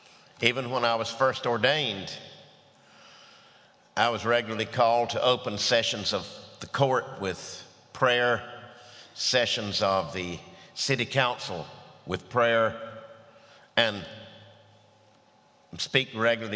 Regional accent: Lumberton, North Carolina, United States; also born or lived in Southern Pines, United States; I'm well past 60 years old, and I was brought up in Eastern North Carolina, Lumberton, in the winters, and Southern Pines area in the summers.

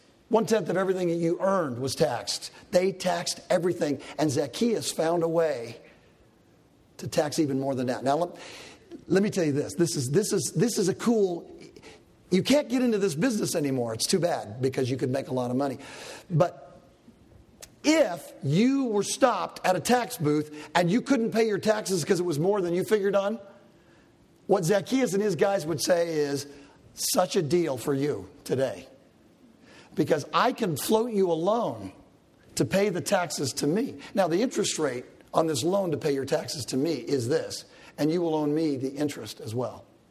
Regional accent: California, United States; because I'm a Californian and I root for out west.

